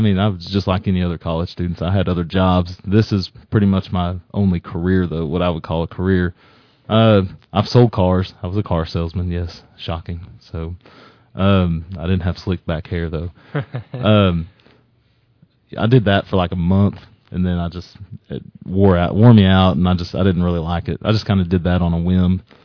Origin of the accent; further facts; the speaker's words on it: Amarillo, Texas, United States; born there; I was born in Amarillo, which is, you know, the panhandle up where, you know, the square part of Texas, and right smack dab in the middle.